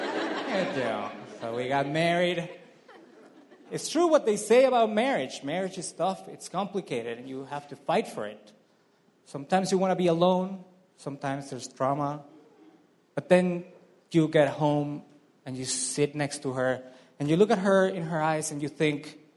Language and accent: English; Ecuador; I'm a comedian from Ecuador.